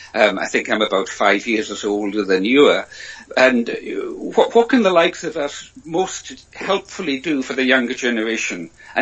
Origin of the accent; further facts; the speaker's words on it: Scotland, United Kingdom; I was raised in the Isle of Lewis in Scotland's Outer Hebrides